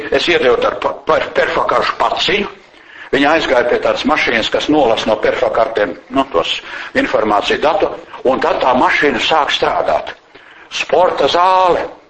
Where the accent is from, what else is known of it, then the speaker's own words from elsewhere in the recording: Valmiera, Valmiera Municipality, Latvia; also born or lived in Valka; Es esmu dzimis Valkā. Valmierā pabeidz skolu, bet nu Valkā, nu kara laikā piedzimu. Pēc tam uz Valmieru, pēc kara bija jāiet uz Valmieru, tāpēc, ka tētiem mammai darbs nebija Valkā pēc kara